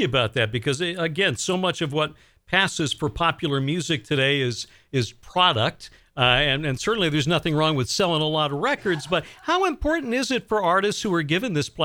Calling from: Bangor, Maine, United States; We're in Bangor, Maine.

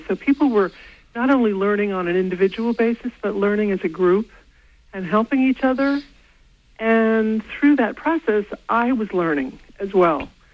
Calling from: North Ellsworth, Maine, United States; I'm calling from North Ellsworth.

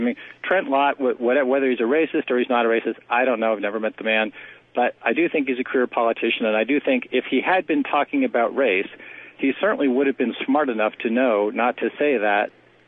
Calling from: Cambridge, Massachusetts, United States; but I'm calling actually from the People's Republic of Cambridge, Massachusetts, one of the heart of the most liberal sections of the whole country.

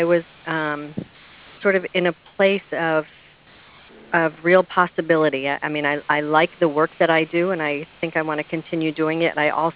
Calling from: Albany, New York, United States; I'm calling from Albany, New York.

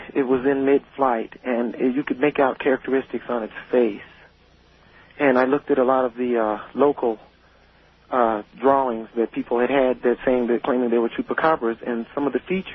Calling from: Colorado, United States; I'm calling from Colorado.

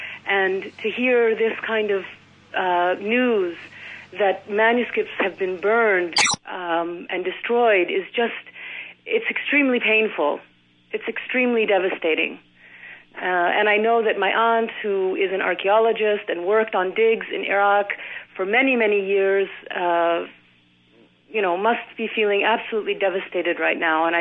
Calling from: Cambridge, East of England, United Kingdom; I'm calling from Cambridge. I am of Iraqi origin

